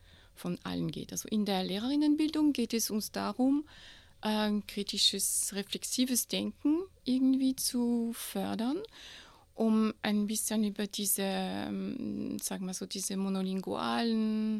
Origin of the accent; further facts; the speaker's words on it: Grand Est, France; German is a second language; moved away as an adult; now in Austria; Ich komme ursprünglich aus Frankreich. Ich komme aus dieser sogenannten Champagne-Ardennen-Gegend und habe im Laufe meines Studiums ein Praktikum in Österreich gemacht, wo ich meinen Mann kennengelernt habe, bin dann geblieben